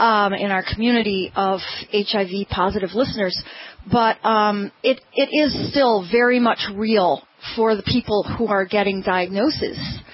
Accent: Port Huron, Michigan, United States; we have a lot of cancer in Port Huron. And it happens to be my hometown, and I moved back there.

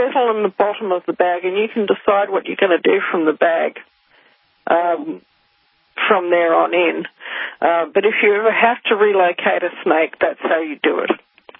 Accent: New Zealand; I grew up in New Zealand, and there's none of that sort of thing around here.

